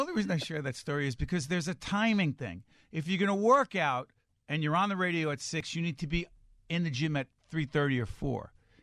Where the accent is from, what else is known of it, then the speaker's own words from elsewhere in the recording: Avellino, Campania, Italy; I'm in Avellino. It's my hometown, and it's beautiful.